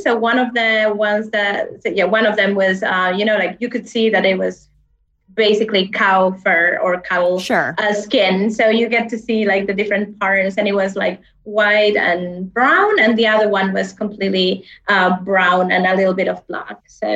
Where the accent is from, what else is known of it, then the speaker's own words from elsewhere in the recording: Chile; now in Caribbean; Because I'm coming from Chile, right? So I was raised and lived there for many years. Then I left to the US for a while, Germany, and then back to Chile. And now I live in the Caribbean.